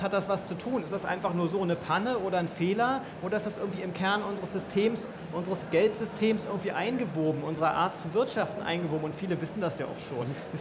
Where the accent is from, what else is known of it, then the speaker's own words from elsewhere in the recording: Rostock, Mecklenburg-Vorpommern, Germany; ich komme ja aus Rostock